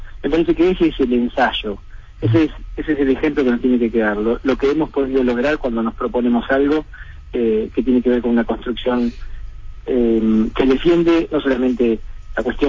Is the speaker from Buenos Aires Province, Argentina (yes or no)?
no; Neuquén, Argentina; Yo soy neuquino, sí.